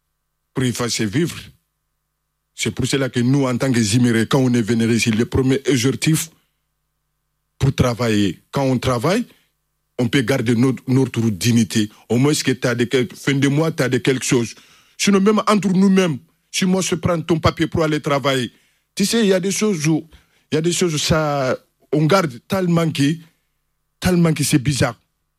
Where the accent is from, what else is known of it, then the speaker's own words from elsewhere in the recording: Mali; French is a second language; now in Spain; Je suis malien. J'ai parti à Dakar. J'ai fait un an là-bas pour chercher des cartes et visas.